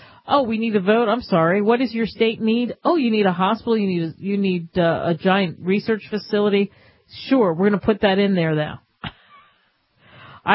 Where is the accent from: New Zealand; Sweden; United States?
United States; Camden, New Jersey; The first drive-in movie was in 1933, a stone's throw away from where I grew up in Camden, New Jersey, right?